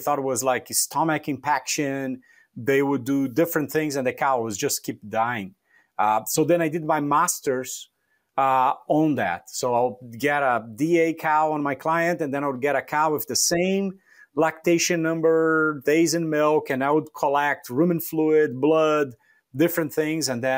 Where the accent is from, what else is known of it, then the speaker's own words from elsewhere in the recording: Rio Grande do Sul, Brazil; born there; English is a second language; So I was born in Brazil, in South Brazil. So it would be the southernmost state, Rio Grande do Sul. So it borders Argentina, Uruguay. So a lot of the gaucho kind of Spanish tradition there. It gets cold